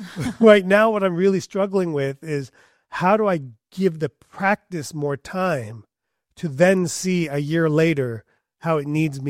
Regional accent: India; moved away; As an Indian immigrant, you know, like the guy that woke up at 2 o'clock in the morning to clean a room in case we could rent it again that night.

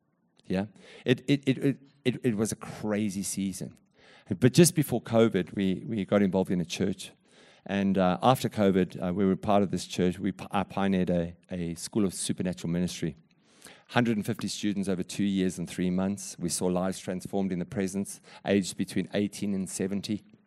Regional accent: South Africa; I was a very big disciplinarian being a South African.

